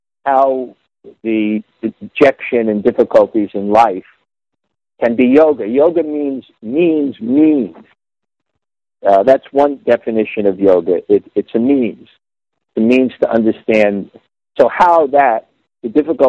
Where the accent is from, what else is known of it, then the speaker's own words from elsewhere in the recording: Brooklyn, New York, United States; I remember when I was young, I come from Brooklyn. I used to go to Manhattan Beach.